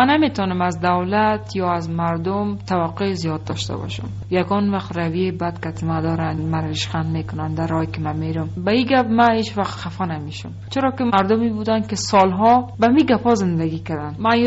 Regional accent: Afghanistan; من گفتم من افغانستانم.

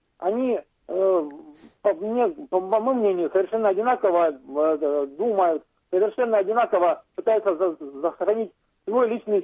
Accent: Ukraine; я сам родом с Украины, там вырос

